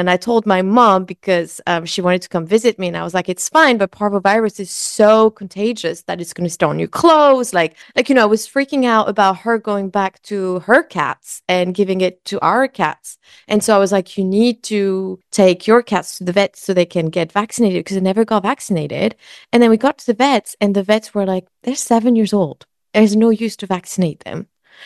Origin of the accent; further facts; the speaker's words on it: France; So I am from France and my parents live in the countryside